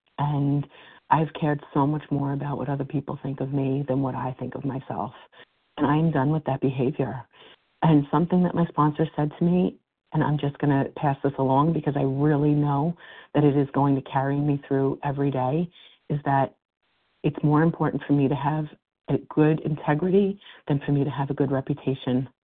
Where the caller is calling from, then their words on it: New York, United States; I'm calling from New York.